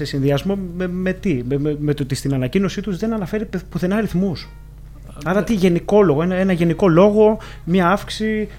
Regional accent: Peloponnese, Greece; Εγώ τυχαίνει να είμαι από την Αρκαδία, αλλά.

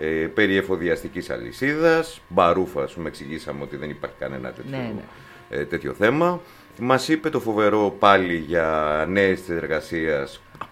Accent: Athens, Attica, Greece; είμαστε Έλληνες, αλλά πάνω απ' όλα είμαστε Αθηναίοι εδώ στην Αθήνα.

